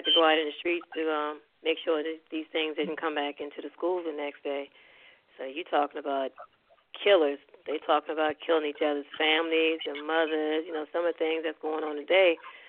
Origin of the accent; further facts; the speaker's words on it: Richmond, Virginia, United States; born there; now in Washington, D.C., United States; Yeah, I was born in Richmond, Virginia, and relocated to the DMV. Back in March 84. So I've been dealing with the mean streets of D.C. probably for about maybe 35, 36 years.